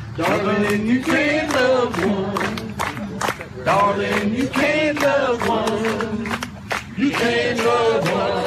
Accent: Knoxville, Tennessee, United States; Knoxville, Tennessee.

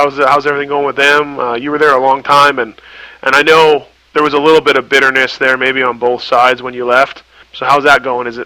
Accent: Canada; now in United States; Well, I'm Canadian

